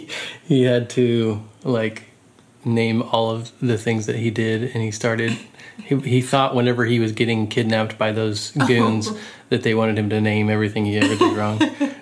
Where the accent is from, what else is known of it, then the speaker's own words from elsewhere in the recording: Austin, Texas, United States; I grew up in Austin.